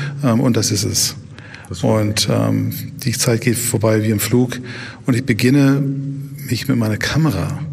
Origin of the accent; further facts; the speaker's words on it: Bielefeld, North Rhine-Westphalia, Germany; Ich komme aus Bielefeld